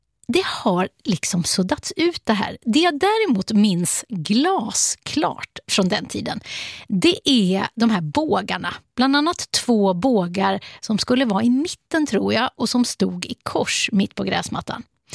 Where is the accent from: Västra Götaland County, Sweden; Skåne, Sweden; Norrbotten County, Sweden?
Västra Götaland County, Sweden; Borås; då liksom kastades jag tillbaka till barndomen hemma i Borås